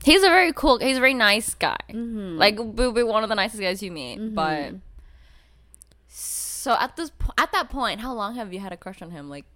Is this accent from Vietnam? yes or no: yes; Vietnam; so I'm from Vietnam, born and raised